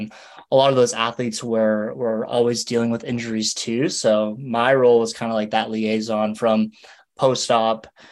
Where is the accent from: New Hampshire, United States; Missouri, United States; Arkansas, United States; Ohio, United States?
New Hampshire, United States; I grew up in New Hampshire and went to school in Maine for college. And I moved to Boston because I was going to PT school.